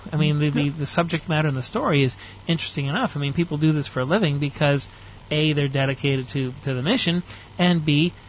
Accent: Montreal, Quebec, Canada; you know I'm from Montreal originally. My family lives in the greater Toronto area.

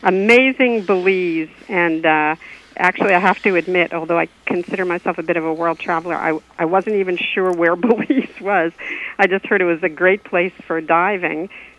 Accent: Massachusetts, United States; It's about the size of Massachusetts, my home state

